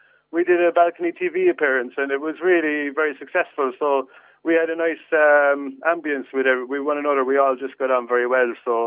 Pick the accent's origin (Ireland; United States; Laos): Ireland; Carlow, Leinster; now in Dunmanway, Ireland; I'm from Carlow. I'm living down in Dunmanway. I came down to Cork nearly 20 years ago